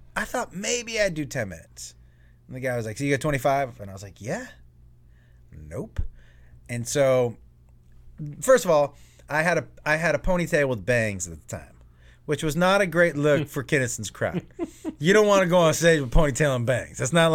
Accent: Massachusetts, United States; I was a young man growing up in Western Mass.

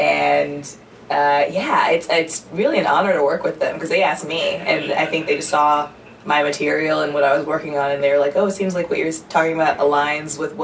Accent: Indianapolis, Indiana, United States; I'm from Indianapolis, Indiana. There is a comedy scene there, too

